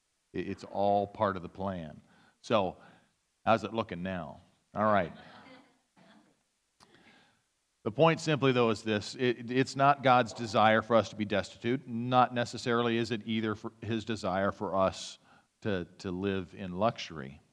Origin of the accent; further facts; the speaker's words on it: United States; I think the Second Amendment is great, as you know, as American